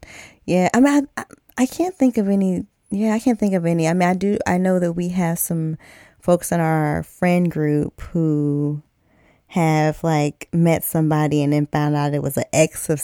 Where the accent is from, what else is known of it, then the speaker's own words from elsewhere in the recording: Mississippi, United States; My father is one of 15 kids. Mm-hmm. We're from Mississippi.